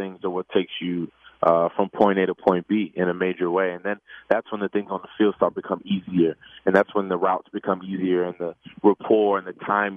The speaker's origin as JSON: {"language": "English", "region": "New York", "country": "United States", "tie": "born or raised there", "said": "I'm born and raised in New York, New Jersey area. That nice, flat, long pizza is what I grew up on."}